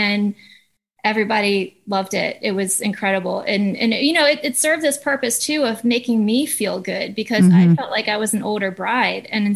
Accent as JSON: {"language": "English", "region": "Delaware", "country": "United States", "said": "We're from Delaware."}